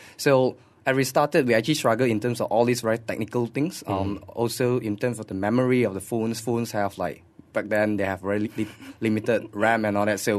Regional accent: Malaysia; oh, we are Malaysian and we just make game for our country and all that.

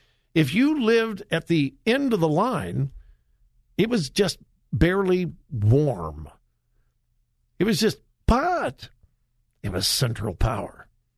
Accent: United States; because I'm an American.

